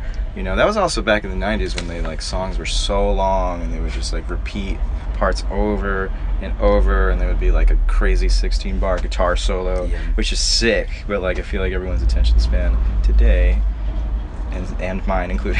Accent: Florida, United States; now in Brooklyn, United States; And then I grew up in Florida, but have been in Brooklyn for a long time.

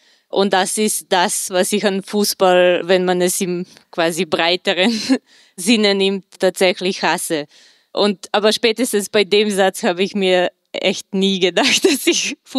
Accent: Serbia; Ich komme auch aus Serbien ursprünglich oder Jugoslawien

